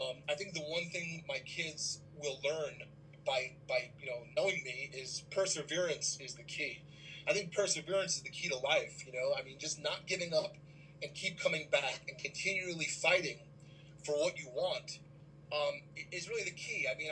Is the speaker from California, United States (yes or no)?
no; Long Island, New York, United States; Growing up in Long Island in the 80s, you know, all of my friends